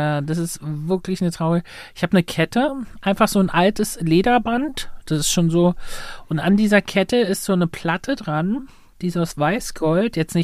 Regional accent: Luckenwalde, Brandenburg, Germany; Es gab bei uns in Luckenwalde 2, die haben dort gewohnt.

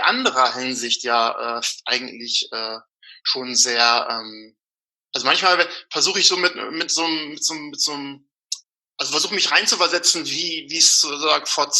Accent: Northern Germany, Germany; Also das Erste ist immer, was ich sage, ich komme aus Norddeutschland. Mhm. Und dann gucke ich halt, wie so die Reaktion ist. Und wenn ich das Gefühl habe, okay, sagt demjenigen was, sage ich halt immer so, aus der Nähe von Bremen.

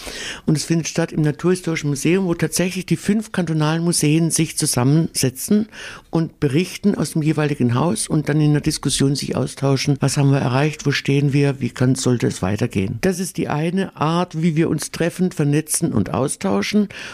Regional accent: Southwest Germany, Germany; Nun bin ich eine Süddeutsche, eine Südwestdeutsche

